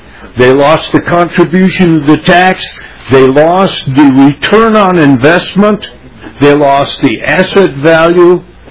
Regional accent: Forest Lake, Minnesota, United States; I'm from Forest Lake.

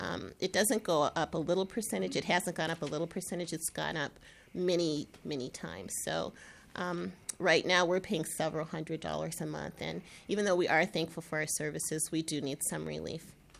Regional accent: Eagan, Minnesota, United States; I'm from Eagan.

